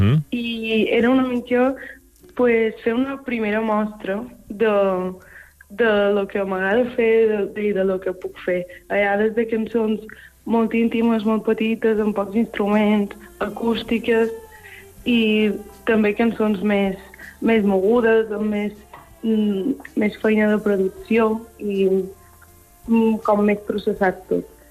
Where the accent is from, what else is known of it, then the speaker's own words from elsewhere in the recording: Manacor, Balearic Islands, Spain; que tenen un parell d'anys més que jo i som també de Manacor